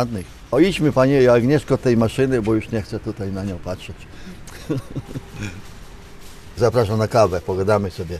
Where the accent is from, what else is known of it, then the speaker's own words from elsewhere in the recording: Patków, Masovian Voivodeship, Poland; i w Patkowie w mojej wsi przyjechał do domu zastępca komendanta